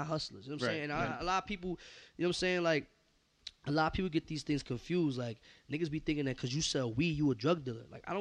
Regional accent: New York City, New York, United States; Nah, I was born and raised on the Upper East Side, Spanish Harlem.

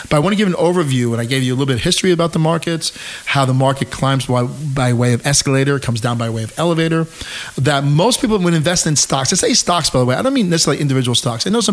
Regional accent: New York, United States; I grew up in Westchester County, actually not too far from Casey. I went to Hendrick Hudson High School.

